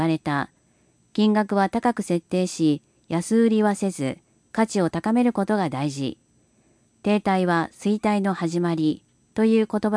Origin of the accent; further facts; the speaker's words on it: Fukuoka, Japan; now in Bungo-ono, Japan; 葛藤の末、生まれ育った福岡ではなく、すでに頼ってくれるお客様のいる豊後大野市での独立を決めました